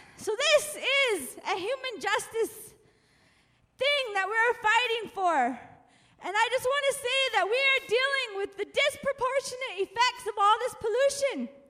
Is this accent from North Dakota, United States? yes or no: yes; North Dakota, United States; Like you said, I'm from North Dakota. I come from the Mandan, Hidatsa, and Arikara Nations.